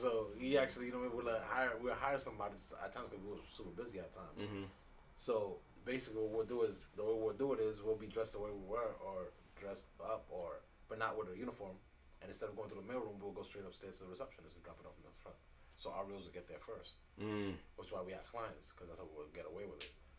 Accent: New York, United States; Obviously, we're from New York.

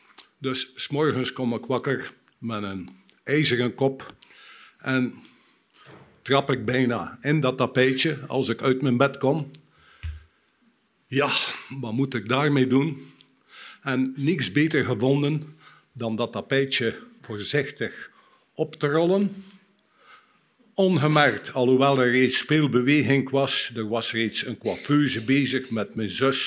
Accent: West Flanders, Belgium; accent: West Flemish; Ik kom uit West-Vlaanderen. Uit een gezinnetje met vier kinderen.

